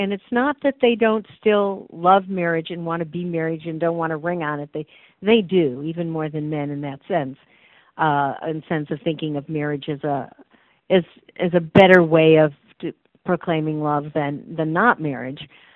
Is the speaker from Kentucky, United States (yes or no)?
no; Chicago, Illinois, United States; now in Seattle, United States; where I've lived for a very long time. although I grew up in Chicago and got educated in the East Coast, so been around the country some.